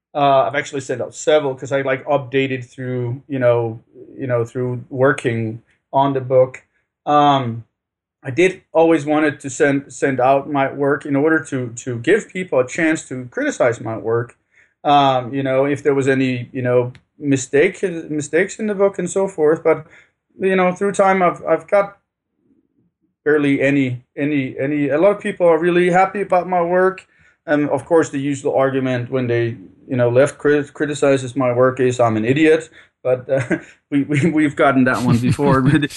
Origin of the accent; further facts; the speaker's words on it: Denmark; you're from Sweden, I'm from Denmark